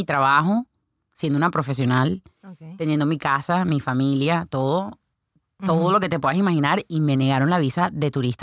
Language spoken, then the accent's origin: Spanish; Barranquilla, Atlántico, Colombia; Yo soy colombiana. Okay. Nací en la ciudad de Barranquilla. Crecí, duré la mayor parte de lo que llevo de mi vida, 28 uh-huh. años, duré en Colombia, en Barranquilla. Y decidí emigrar a los Estados Unidos porque me casé.